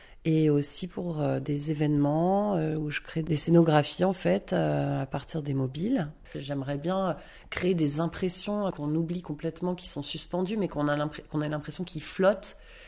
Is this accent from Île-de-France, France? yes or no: yes; Paris, Île-de-France, France; also born or lived in Grenoble; now in Lyon, France; j'étais à Paris, je suis parisienne à la base, donc